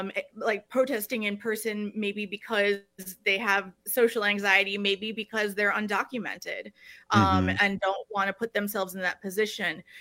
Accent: Madison, Wisconsin, United States; And I grew up in Madison, Wisconsin, where I remember having a walkout in elementary school about something.

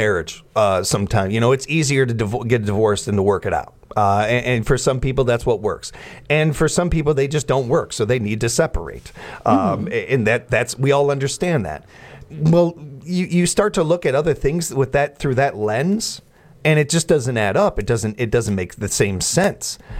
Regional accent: United States; I love this country. I'm damn proud of being an American.

